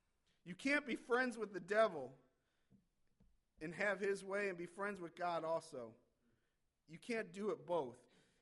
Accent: Michigan, United States; And I was on his soccer team and I was from Michigan. I thought you're supposed to be proud about where you came from

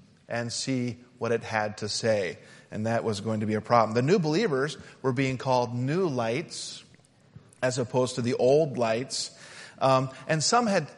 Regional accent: Utah, United States; So imagine, I grew up in Utah, imagine the IRS coming to my parents and collecting money to upkeep the Mormon churches out there and pay the salaries of the bishops out there.

